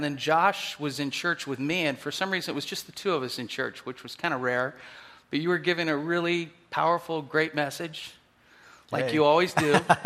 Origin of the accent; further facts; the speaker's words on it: Ohio, United States; although growing up in Ohio, I had gone to church every Sunday